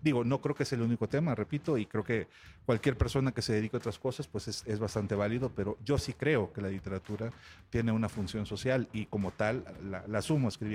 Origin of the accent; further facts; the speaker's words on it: Jalisco, Mexico; Yo que vengo de Jalisco puedo decirles que tenemos ya varios años con una problemática de muertos espeluznante